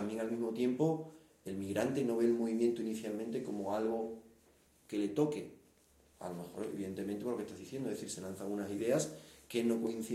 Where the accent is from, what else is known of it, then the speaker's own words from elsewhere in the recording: Jerez, Andalusia, Spain; also born or lived in France; now in Madrid, Spain; Tú eres migrante, yo soy de aquí. Bueno, yo no soy de aquí, yo soy de Jerez, me fui a Francia, ahora estoy en Madrid.